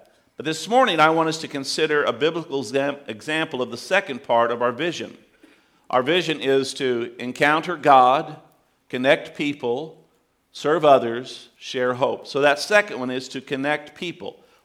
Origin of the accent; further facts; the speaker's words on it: Midwest, United States; I know I'm from the Midwest, but I figured you'd get that one